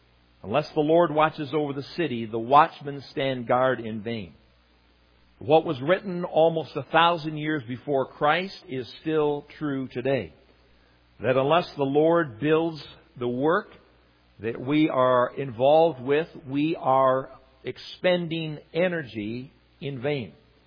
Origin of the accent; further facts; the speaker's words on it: Oshawa, Ontario, Canada; I'm from Oshawa and you're here in Sarnia.